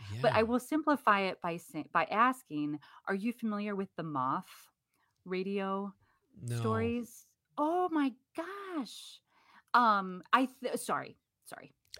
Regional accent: Midwest, United States; You know, as a Midwesterner, I was like, stop, Paul Rubens.

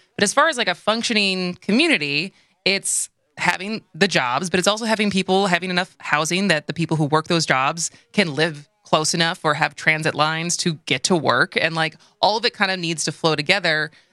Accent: Madison, United States; I'm not from South, I grew up in Madison

